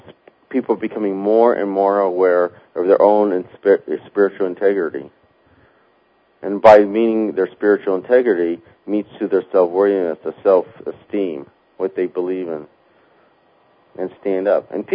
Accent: United States; It's your obligation, not only as an American, but as a human being

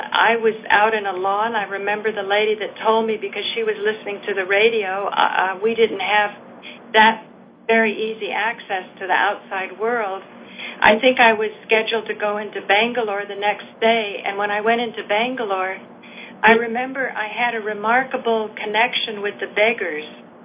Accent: United States; They felt so sorry for me being an American that it was so profoundly touching

